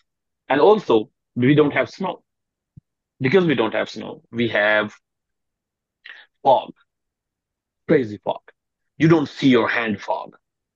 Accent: India; I'm from India

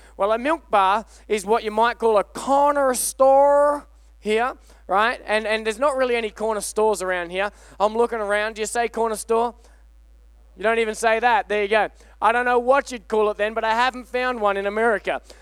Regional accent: Australia; moved away; Aussies, we love fish and chips. We're not New Zealanders, it's not fish and chops, and we're not English, it's not fish and chips, it's just fish and chips, all right?

